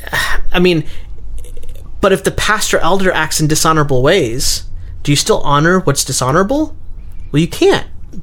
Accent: Chicago, Illinois, United States; I grew up in Chicago in the hood

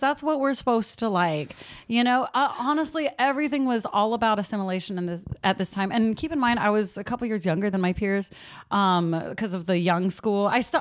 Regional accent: San Leandro, California, United States; also born or lived in Castro Valley; I went to Castro Valley High School in Castro Valley. I grew up in San Leandro and Castro Valley. These places, for reference, are close to, I would say, Oakland

